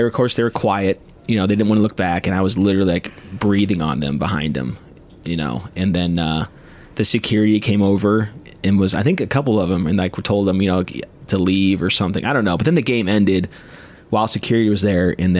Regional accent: Missouri, United States; It's like, "I'm from Missouri," and like no one there had an idea.

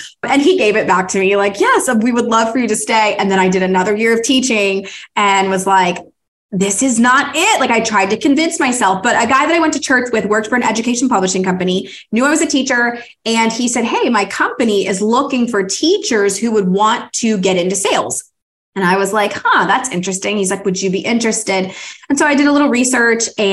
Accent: Pennsylvania, United States; moved away as an adult; I grew up in Pennsylvania and I couldn't get a full-time teaching position. So I moved to Arizona.

